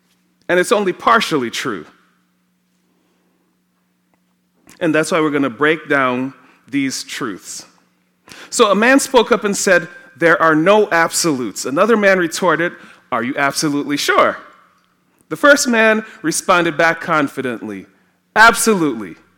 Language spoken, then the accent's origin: English; Trinidad & Tobago; now in United States; The cultural truth in the US of A is not the same as what I grew up with in Trinidad.